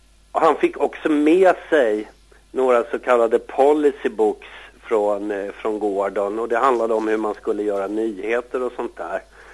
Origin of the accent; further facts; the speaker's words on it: Stockholm, Stockholm County, Sweden; där jag växte upp i Stockholm.